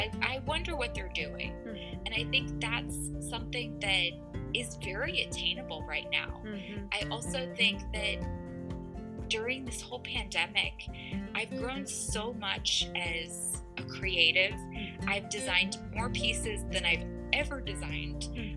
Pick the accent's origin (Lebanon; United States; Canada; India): United States; Las Vegas, Nevada; I'm from Las Vegas, so I guess gambling is sort of in my blood, even though I don't know how to play poker.